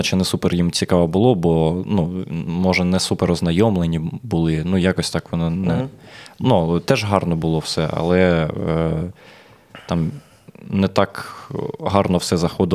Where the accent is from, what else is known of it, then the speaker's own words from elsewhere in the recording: Kharkiv, Kharkiv Oblast, Ukraine; Так, ну інтуїтивно, я ж з Харкова.